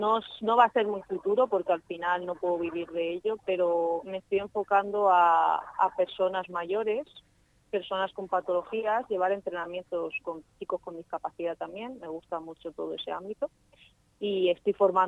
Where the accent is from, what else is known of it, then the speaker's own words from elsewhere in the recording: Benidorm, Valencian Community, Spain; soy de Benidorm y allí el club era pequeño cuando yo empecé